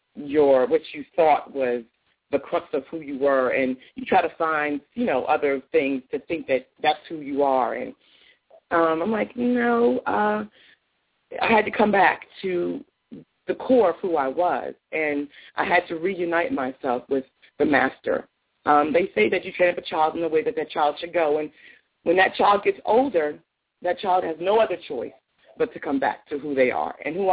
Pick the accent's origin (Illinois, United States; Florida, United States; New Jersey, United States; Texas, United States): New Jersey, United States; Elizabeth; And I am originally from Elizabeth, New Jersey, so I am a Jersey girl.